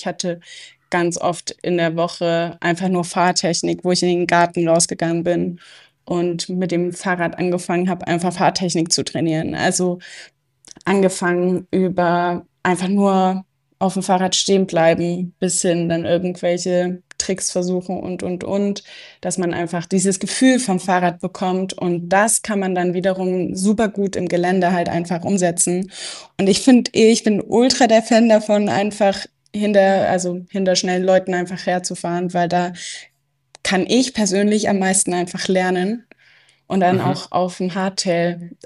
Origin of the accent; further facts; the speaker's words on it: Plauen, Saxony, Germany; now in Kempten, Germany; Ich bin in Plauen aufgewachsen, das ist im Vogtland, liegt in Sachsen. Mhm. Und bin dann vor 9 Jahren ins Allgäu gezogen, direkt nach Kempten und lebe seit dort an.